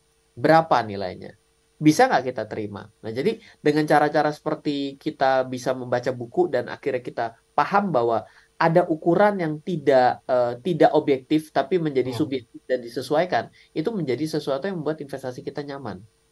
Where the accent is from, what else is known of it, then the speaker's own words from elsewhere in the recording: Indonesia; kita datangnya dari Indonesia sendiri kan.